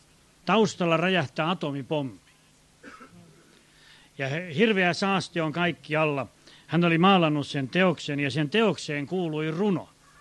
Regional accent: Laihia, Ostrobothnia, Finland; meillä Laihialta, mistä olen kotoisin

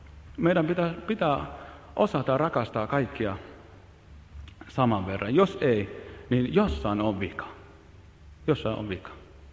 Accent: Israel; Finnish is a second language; No minä olen Israelista.

